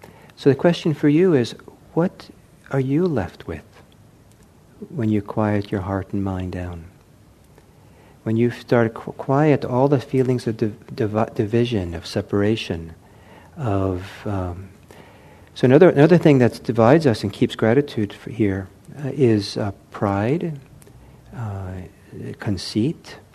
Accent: Italy; now in Redwood City, United States; When I grew up in Italy, and back in the 1960s

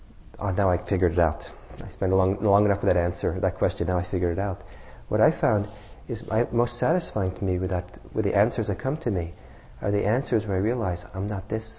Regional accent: Norway; English is a second language; I'm Norwegian. I was born in Norway. I don't quite identify as an American.

